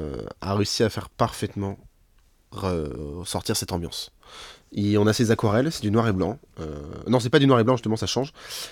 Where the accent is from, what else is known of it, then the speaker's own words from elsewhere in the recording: Brittany, France; Moi, je suis breton d'origine, donc je connais pas du tout les bords de la Loire.